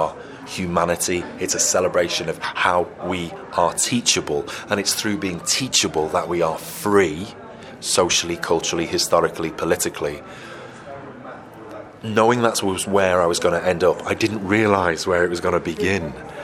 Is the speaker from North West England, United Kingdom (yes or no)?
yes; Runcorn, North West England, United Kingdom; I was from Runcorn, I didn't know where China was.